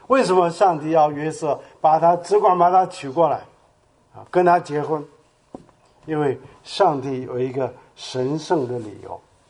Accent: South Korea; also born or lived in China; 去寻我的根啊，我是韩国出生的中国人，去看看我长大的地方

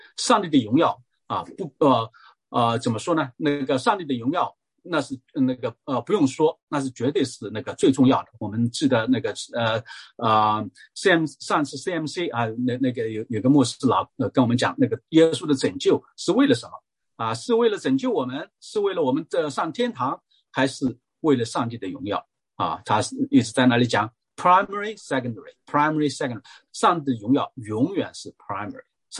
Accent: China; 而且我们中国人哈，那个现在当然那个政府反对这个那个过圣诞节

